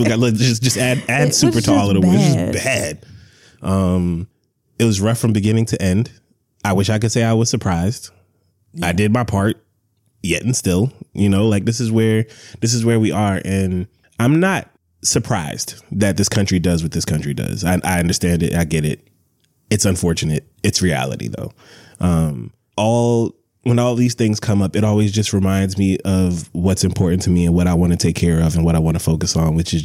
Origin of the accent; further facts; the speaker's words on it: Atlanta, Georgia, United States; also born or lived in New York; Y'all know where me and Randy are from, right? We are from Atlanta. Yes. Just Atlanta, right?